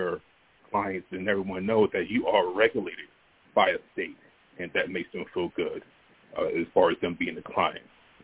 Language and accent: English; Pennsauken, New Jersey, United States; Yeah, definitely. I grew up really in Pensauken, New Jersey. That's where I started.